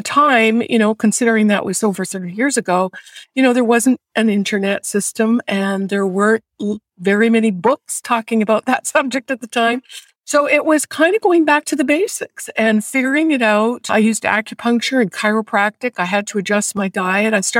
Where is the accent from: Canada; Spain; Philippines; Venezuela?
Canada; now in United States; I was new to the U.S. I'm from Canada and I had no support system, very few friends.